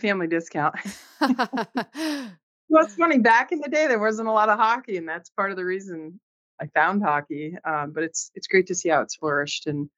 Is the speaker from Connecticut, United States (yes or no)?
no; Pasadena, California, United States; I grew up playing hockey in Pasadena.